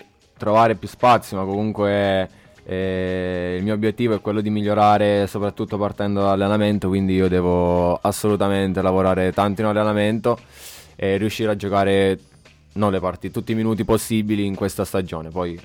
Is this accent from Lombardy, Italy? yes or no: no; Città Sant'Angelo, Abruzzo, Italy; io sono cresciuto nel Poggio degli Ulivi, che è una squadra... che sta vicino a casa mia, a Città Sant'Angelo.